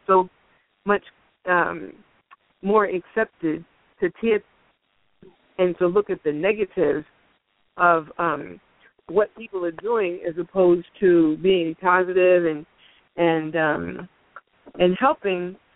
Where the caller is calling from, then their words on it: Boston, Massachusetts, United States; I'm calling from Boston.